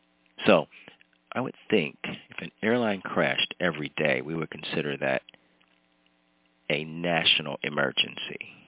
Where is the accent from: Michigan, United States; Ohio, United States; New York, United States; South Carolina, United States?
Ohio, United States; Cleveland; You know, he's from Cleveland, my hometown.